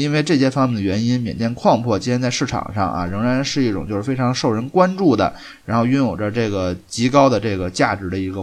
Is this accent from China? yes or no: yes; China